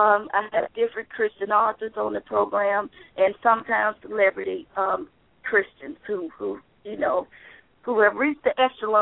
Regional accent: Mississippi, United States; He lived in Texas at the time, and I'm from Mississippi.

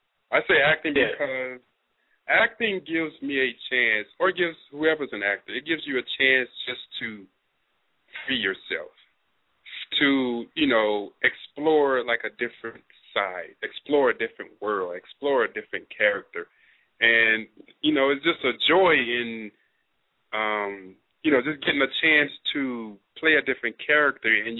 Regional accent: Louisiana, United States; I'm from Louisiana. I'm from the Deep South, so I prefer my Southern women.

